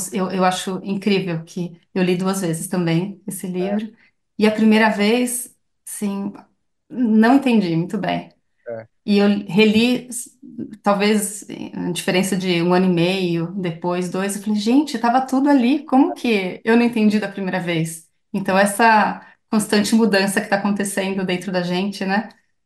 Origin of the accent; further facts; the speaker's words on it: Brazil; se eu falar que eu sou brasileira, já vão criar uma, já vem